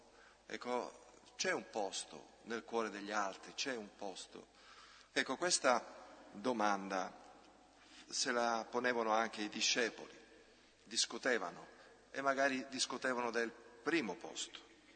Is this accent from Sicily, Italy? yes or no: yes; Sicily, Italy; soprattutto dalle mie parti in Sicilia, non c'è l'ordine che c'è qui con i numerini